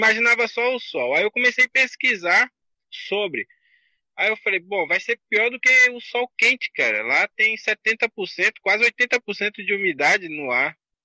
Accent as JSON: {"language": "Portuguese", "town": "Itagimirim", "region": "Bahia", "country": "Brazil", "tie": "born or raised there", "lives_now": "Eunápolis, Brazil", "said": "Sou natural de Itagimirim, uma cidade próxima da cidade que eu resido hoje, né? Que é Eunápolis. Fica a 30 quilômetros. Cidadezinha com pouco mais de 15 mil habitantes."}